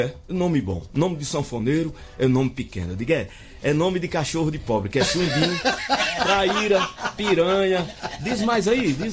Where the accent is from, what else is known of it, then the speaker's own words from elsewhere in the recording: Monte Santo, Brazil; now in São Paulo, Brazil; eu sou daqui de Monte Santo. Ele falou, mas já mudou o sotaque? Eu digo, mudei não, eu moro em São Paulo, mas eu não falo corda, nem carne, nem porta.